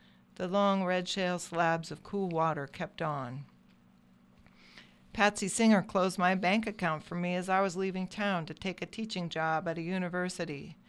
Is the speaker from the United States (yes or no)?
yes; Upper Black Eddy, Pennsylvania, United States; I look at property records from my hometown, Upper Black Eddy, Pennsylvania. It is more of a rural swatch on a hillside than a town.